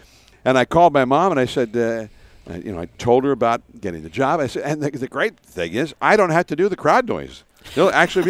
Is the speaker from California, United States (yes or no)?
yes; Hayward, California, United States; I grew up in the East Bay, across the bay from San Francisco, and a place called Hayward, and I played Stratomatic baseball.